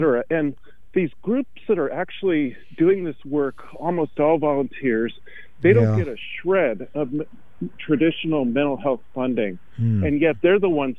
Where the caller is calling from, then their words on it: Eugene, Oregon, United States; I'm calling from Eugene